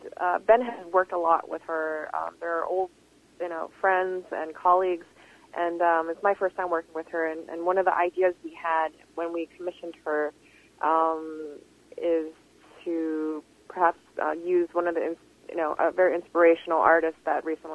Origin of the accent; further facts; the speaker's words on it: Vancouver, British Columbia, Canada; moved away as an adult; also born or lived in New York, United States; I was born in Vancouver and I grew up there until I left and moved to New York for school.